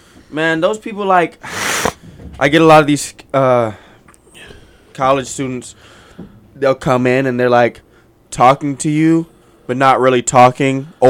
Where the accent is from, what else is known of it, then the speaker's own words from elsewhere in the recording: Texas, United States; Well, I'm from Texas.